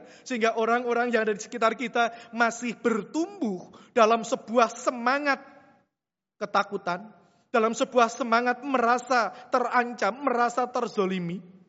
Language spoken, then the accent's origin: Indonesian; Central Java, Indonesia; now in East Java, Indonesia; Saya orang Jawa Tengah sebenarnya Bapak Ibu ya. Tapi mungkin karena sudah bau Jawa Timur gitu ya.